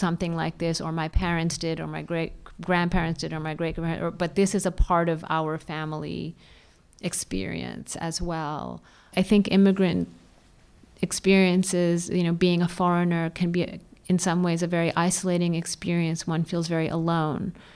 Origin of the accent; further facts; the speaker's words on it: New England, United States; I grew up in New England and I read it when I was, you know, 15 or whatever.